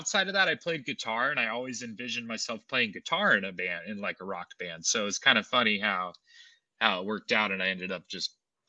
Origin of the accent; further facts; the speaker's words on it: Sacramento, California, United States; I grew up here in Sacramento, so hence the influence from